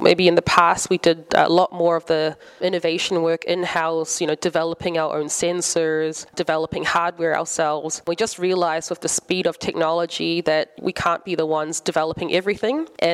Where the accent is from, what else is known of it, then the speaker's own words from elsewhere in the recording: New Zealand; So I'm from New Zealand.